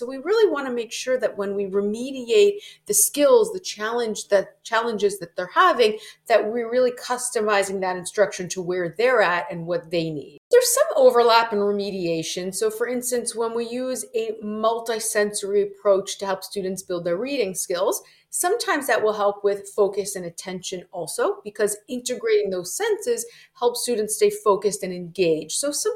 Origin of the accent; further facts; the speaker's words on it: Florida, United States; I grew up in Florida, where my mother had started a school for students with learning disabilities.